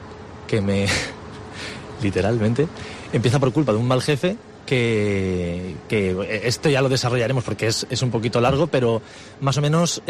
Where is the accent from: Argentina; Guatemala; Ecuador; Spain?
Spain; Villarreal, Valencian Community; also born or lived in La Rioja; creo que lo que tengo que contestar es que soy una persona de Villarreal, que por trabajo me fui a La Rioja 4 años a aprender de hostelería